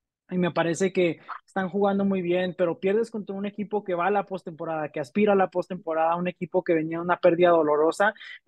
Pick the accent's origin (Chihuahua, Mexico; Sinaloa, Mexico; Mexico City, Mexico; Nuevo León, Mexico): Chihuahua, Mexico; lo digo chido porque soy de Chihuahua